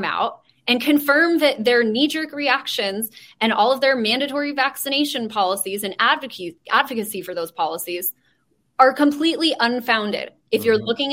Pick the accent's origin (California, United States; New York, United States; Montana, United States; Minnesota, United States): California, United States; I'm from California. I'm in Los Angeles. My family's here.